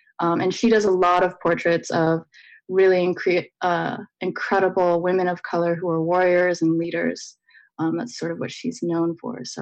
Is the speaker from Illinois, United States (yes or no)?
no; Fairbanks, Alaska, United States; And on my mother's side, I am Athaskan Inupiaq from Fairbanks.